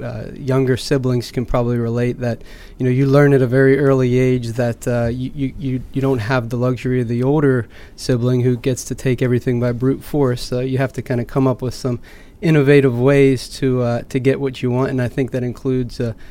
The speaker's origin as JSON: {"language": "English", "town": "Pittsburgh", "region": "Pennsylvania", "country": "United States", "said": "I'm from Pittsburgh, Pennsylvania."}